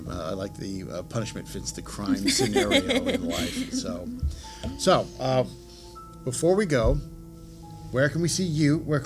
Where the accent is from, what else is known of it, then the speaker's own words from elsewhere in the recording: California, United States; There we go. I'm from California. That would totally sell.